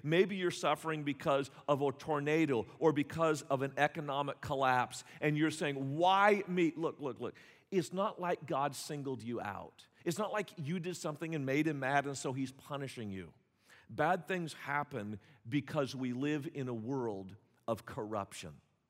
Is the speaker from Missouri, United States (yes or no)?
yes; Joplin, Missouri, United States; As I would go out and speak at different places, and people learned that I was from Joplin, one of the common questions they asked was, did you know anybody who died?